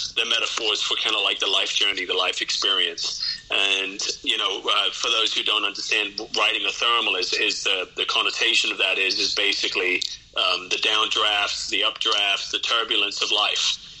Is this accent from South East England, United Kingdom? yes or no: yes; South East England, United Kingdom; now in Los Angeles, United States; So from Kent, the county of Kent, which is about 50 miles southeast of London